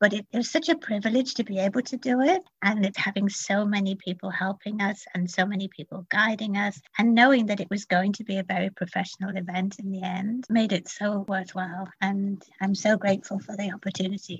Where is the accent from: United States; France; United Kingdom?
United Kingdom; I'm British.